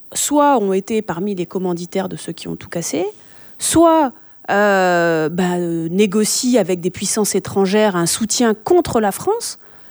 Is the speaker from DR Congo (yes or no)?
no; New Caledonia; on est tous chez nous en Nouvelle-Calédonie